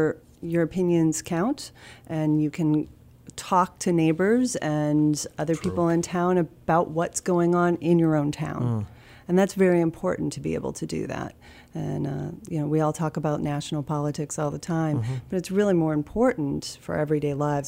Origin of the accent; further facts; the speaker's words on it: Florida, United States; now in North Attleboro, United States; when I moved into North Attleboro, my husband grew up there. I didn't. Uh-huh. I'm originally from Florida, so it was a really great way for me to understand the New England process.